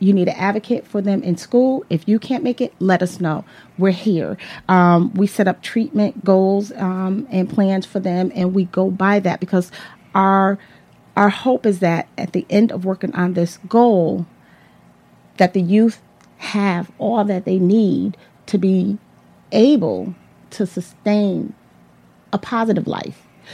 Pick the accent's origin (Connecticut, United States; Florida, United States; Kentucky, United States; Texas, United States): Connecticut, United States; New Haven; I grew up in New Haven, and so there are sometimes when I walk in a home, I know a lot